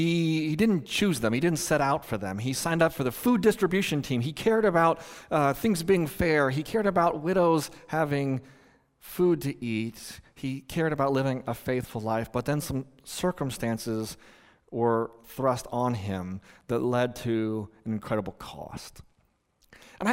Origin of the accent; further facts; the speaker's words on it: Merced, California, United States; Mark Speckman is a legend in the town that I grew up in Merced, California.